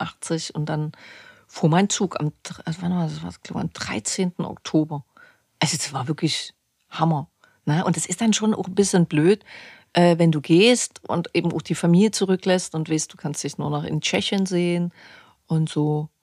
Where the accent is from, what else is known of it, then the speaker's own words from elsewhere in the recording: Dresden, Saxony, Germany; moved away; Ich bin mein ganzes Leben in Dresden geboren.